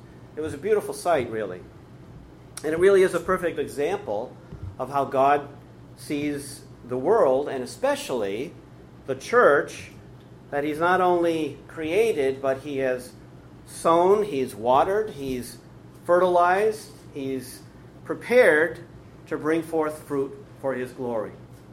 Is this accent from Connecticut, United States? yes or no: yes; Connecticut, United States; Most of you know I grew up in Connecticut, and I was always interested in maps as a kid.